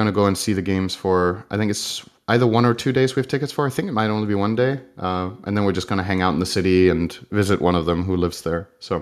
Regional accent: North Denmark Region, Denmark; I am from Northern Jutland, and this is in Copenhagen, so it's about as far from where I live as possible, but I still know the city quite well.

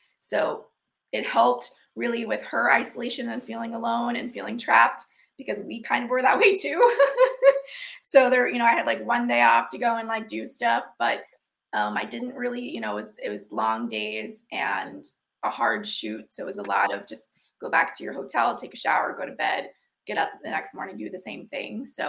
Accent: Texas, United States; also born or lived in Florida; So I'm from Texas originally, and I went to school in Florida. So I came back to Texas to kind of get my bearings

